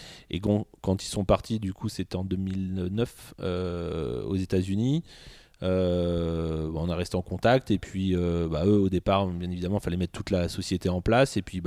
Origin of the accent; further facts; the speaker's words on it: Tours, Centre-Val de Loire, France; Ça, c'était à Tours. Donc, je suis originaire de Tours.